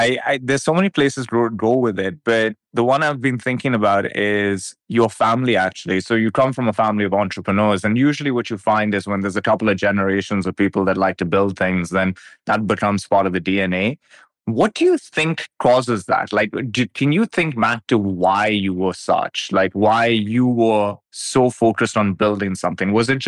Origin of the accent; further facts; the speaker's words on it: Pakistan; Like, I remember growing up in Pakistan, it was a war zone.